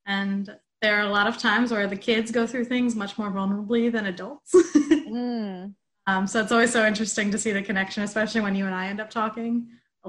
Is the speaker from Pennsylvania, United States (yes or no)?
yes; Philadelphia, Pennsylvania, United States; I am from Philadelphia area out here in Pennsylvania.